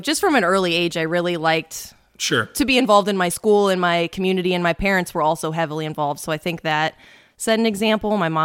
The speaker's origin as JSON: {"language": "English", "town": "Macomb", "region": "Illinois", "country": "United States", "tie": "born or raised there", "said": "So born and raised in Macomb, I've lived in Macomb my entire life."}